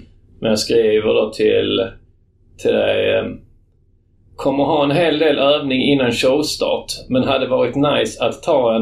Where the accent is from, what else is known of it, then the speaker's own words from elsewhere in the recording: Trelleborg, Skåne, Sweden; Men vi kommer ju faktiskt till Trelleborg som är min hemstad.